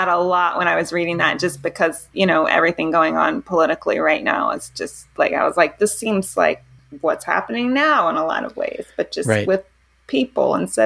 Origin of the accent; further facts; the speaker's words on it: Louisiana, United States; born there; Meanwhile, I was born in Louisiana.